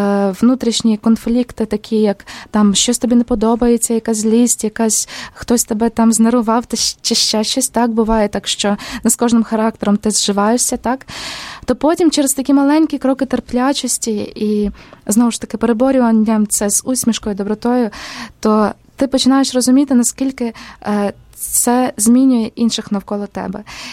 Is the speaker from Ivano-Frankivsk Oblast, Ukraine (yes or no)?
yes; Ivano-Frankivsk, Ivano-Frankivsk Oblast, Ukraine; і я з Івано-Франківська.